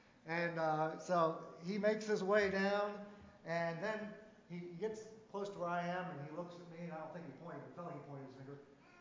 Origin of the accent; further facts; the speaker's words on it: Pennsylvania, United States; I grew up in Mifflin County. Big Valley